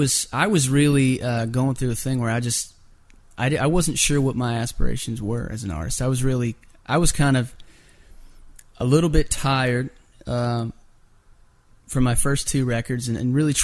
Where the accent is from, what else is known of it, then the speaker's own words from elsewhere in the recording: Pennsylvania, United States; And so being that I was from Pennsylvania and with that stat alone, they said, hey, maybe this guy can write your song.